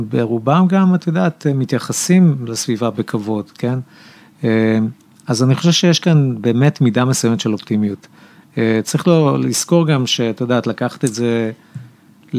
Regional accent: Ramla, Central District, Israel; אני גדלתי ברמלה

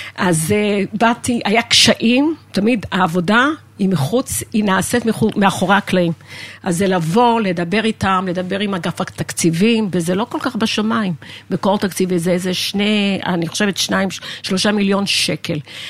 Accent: Lod, Central District, Israel; גדלתי בעיר העתיקה בלוד

